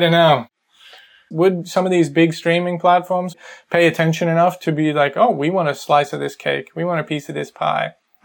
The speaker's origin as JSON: {"language": "English", "country": "Australia", "lives_now": "England", "said": "Because I was an Australian living in England, they used to tease me all the time about about my accent, tease me about being Australian"}